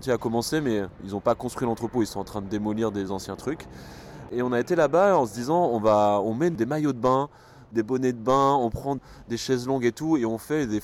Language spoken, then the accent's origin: French; France